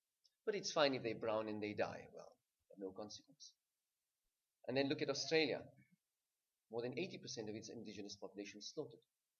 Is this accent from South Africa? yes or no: yes; South Africa; I'm from South Africa